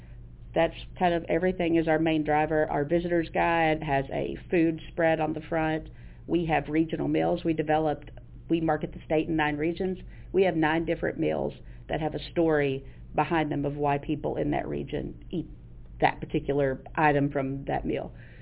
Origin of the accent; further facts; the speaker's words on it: Kentucky, United States; Russell County.